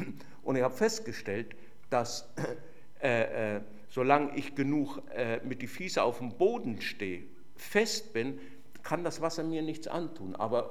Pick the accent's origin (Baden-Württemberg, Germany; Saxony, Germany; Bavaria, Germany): Bavaria, Germany; Fürth; ich komme ja gebürtig aus Mittelfranken, aus Fürth, Nürnberg, aus der Ecke